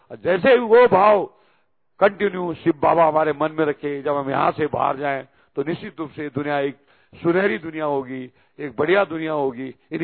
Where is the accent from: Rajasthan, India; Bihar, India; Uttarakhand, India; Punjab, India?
Uttarakhand, India; मैं उत्तराखंड की धरती से आता हूं और उत्तराखंड तो वैसे भी आध्यात्मिक धरती है, धार्मिक धरती है।